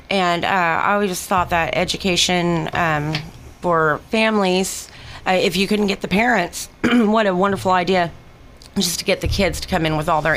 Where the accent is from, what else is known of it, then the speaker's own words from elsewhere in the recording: Coffeyville, Kansas, United States; I'm originally from Coffeyville, and I spent some time in Delaware County, Oklahoma, which some of you might know is the headquarters of the Cherokee Nation.